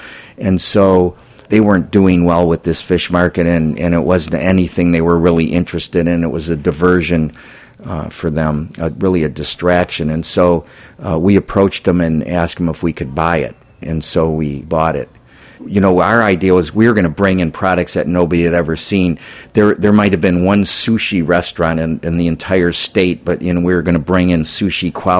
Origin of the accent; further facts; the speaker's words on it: Detroit, Michigan, United States; And he grew up in Chicago, and I grew up in Detroit. And back then, in our neighborhoods and all the neighborhoods around you, there was a delicatessen.